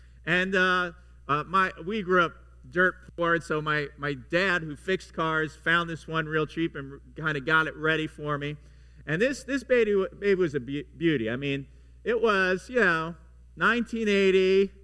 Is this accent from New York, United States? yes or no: yes; Long Island, New York, United States; I grew up in New York, in Long Island, or as my people say it, Long Island.